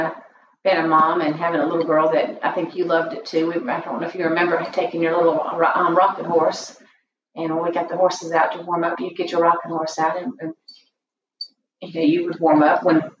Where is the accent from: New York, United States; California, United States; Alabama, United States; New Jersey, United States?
Alabama, United States; Auburn; Well, growing up in Auburn, we didn't have a lot of land to keep horses, but my daddy had a farm in Lafayette, which is about 30 minutes away.